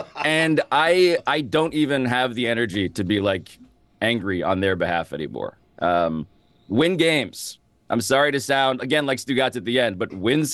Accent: New York, United States; I grew up in New York. I left the Knicks as a fan base because of James Dolan.

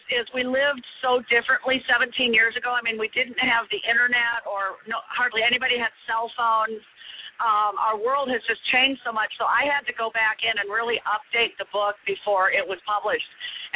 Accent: Minnesota, United States; I grew up in Minnesota, and coming from the North and then living in the South, I think I see things maybe with little different eyes.

